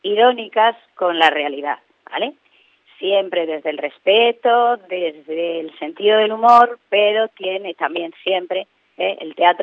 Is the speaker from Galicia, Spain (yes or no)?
yes; Oleiros, Galicia, Spain; Porque además nosotros somos de Oleiros, todos